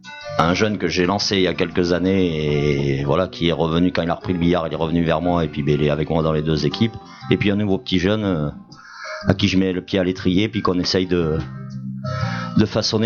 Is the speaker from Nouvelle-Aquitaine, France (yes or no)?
no; Marseille, Provence-Alpes-Côte d'Azur, France; je suis né à Marseille, j'avais envie de porter les couleurs de, au moins avant d'arrêter le billard, je m'étais dit, je veux au moins porter une fois les couleurs de ma ville